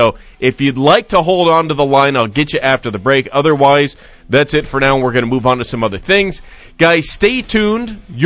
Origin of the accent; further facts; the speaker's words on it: Nevada, United States; that sort of thing is not what happens in my home state of Nevada.